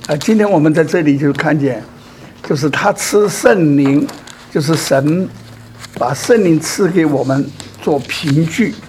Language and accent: Chinese; Chongqing, China; 我是四川人，我的家呢是在重庆，不在天津。那么我在天津读大学